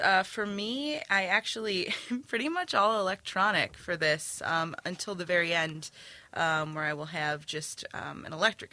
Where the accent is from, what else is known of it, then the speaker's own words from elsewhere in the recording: Cleveland, Ohio, United States; I'm from Cleveland. Could you guess?